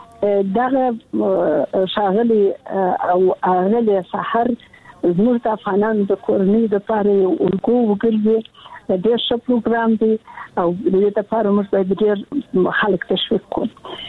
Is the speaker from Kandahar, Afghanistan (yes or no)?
yes; Kandahar, Afghanistan; زه د کندهار یم، د کندهار د نړۍ له لیسې کې مې زده کړې وکړې او کابل پوهنتون ته ولاړم